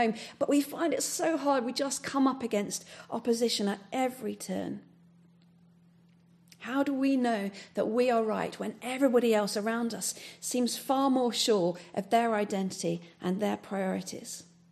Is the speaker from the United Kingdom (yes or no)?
yes; United Kingdom; particularly for me as a British person, when I arrive back in the UK from another country